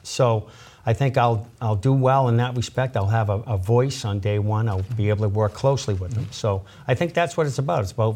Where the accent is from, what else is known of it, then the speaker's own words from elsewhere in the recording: Charlestown, Massachusetts, United States; Well, I grew up in Charlestown, and I went to Wentworth Institute, where I got a degree in engineering.